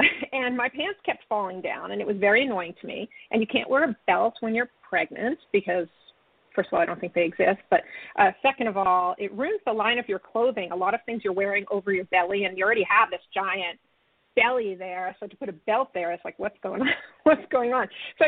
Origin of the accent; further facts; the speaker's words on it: New York, United States; I was from Long Island originally. And so I used to live in the suburbs as well.